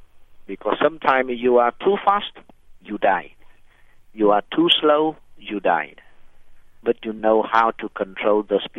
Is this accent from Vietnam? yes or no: yes; Da Nang, Vietnam; my hometown in Da Nan